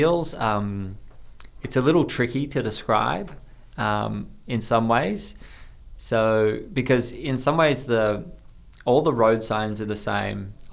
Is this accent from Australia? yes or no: yes; Melbourne, Victoria, Australia; So when I was a kid in the 80s, I loved Melbourne. I grew up in Melbourne.